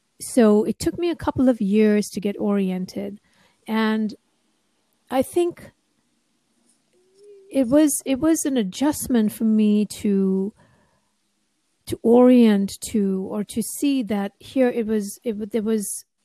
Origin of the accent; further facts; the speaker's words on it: India; growing up in India also, there's a sense, and everybody understands and knows that everything has consciousness. And everything is sacred.